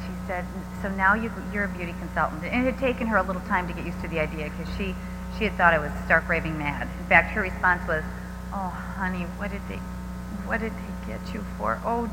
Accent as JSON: {"language": "English", "region": "Wisconsin", "country": "United States", "said": "I'm from Wisconsin, and yep. Where it's really cold in the winter, and so we come down to Dallas"}